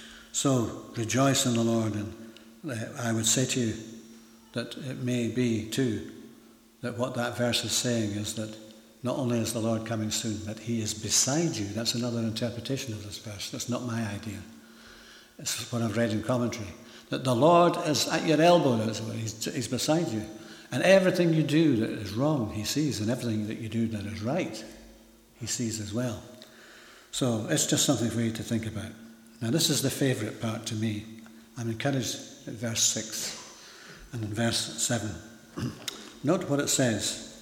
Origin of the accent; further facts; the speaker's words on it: Edinburgh, Scotland, United Kingdom; I can remember I was brought up in Edinburgh